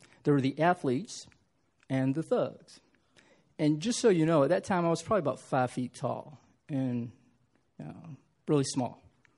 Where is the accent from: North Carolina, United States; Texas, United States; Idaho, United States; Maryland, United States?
North Carolina, United States; Charlotte; now in Washington, United States; I am a Southerner, so raised in Charlotte, North Carolina